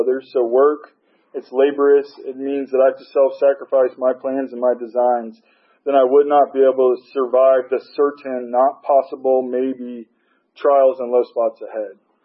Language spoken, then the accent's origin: English; Georgia, United States; And I'm born and raised in Georgia. I got family, aunts here. I got family all over the state.